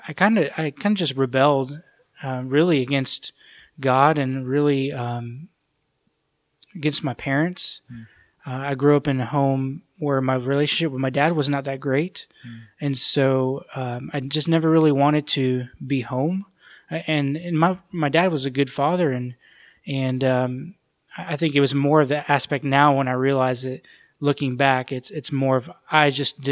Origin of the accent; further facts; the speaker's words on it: Florida, United States; Yeah, I lived about 30 to 40 minutes from Disney and Universal Studios.